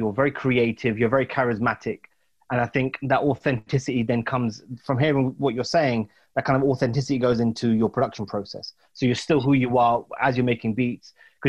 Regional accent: United Kingdom; Plus, I'm British too, right? So we got to love the dry humor.

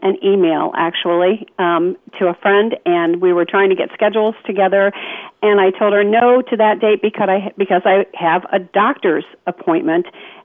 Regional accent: Ohio, United States; I'm from Ohio originally, but have actually had relatives that had been born and raised in Indiana

